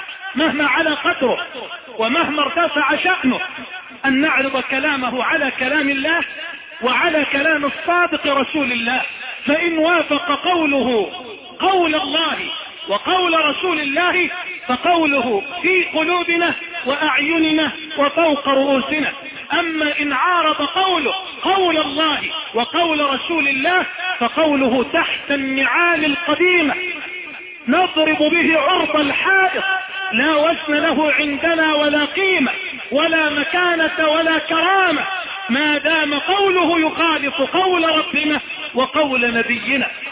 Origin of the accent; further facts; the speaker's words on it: Egypt; بلدنا مصر